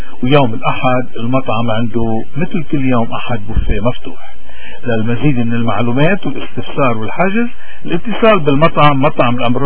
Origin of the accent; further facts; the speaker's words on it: Lebanon; accent: Lebanese; هيك رح نحكيها بلهجتنا اللبنانية المحببة